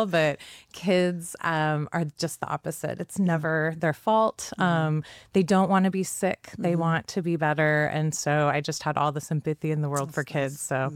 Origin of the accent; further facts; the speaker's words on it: Lincoln, Nebraska, United States; I grew up in Lincoln, Nebraska. So I think I'm a fifth generation Nebraskan